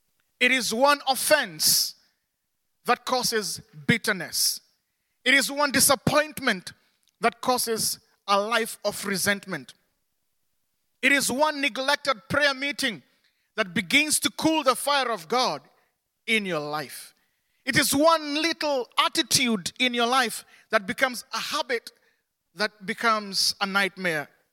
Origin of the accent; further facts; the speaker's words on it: Kenya; first language Kikuyu; English is a second language; my native language is Kikuyu